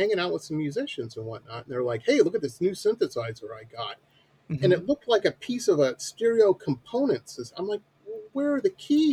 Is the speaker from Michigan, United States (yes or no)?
yes; Detroit, Michigan, United States; I'm an old man, and I grew up in Metro Detroit, and this was in the '80s.